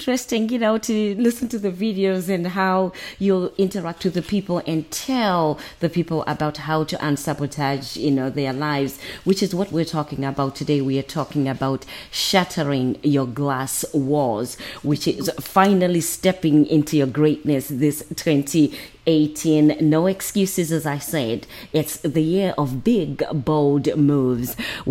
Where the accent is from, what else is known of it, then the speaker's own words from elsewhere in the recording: Zimbabwe; I grew up in Zimbabwe, in Africa.